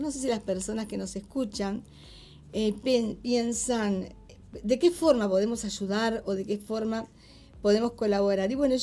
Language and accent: Spanish; Uruguay; estamos como uruguayos con el corazón muy conmovido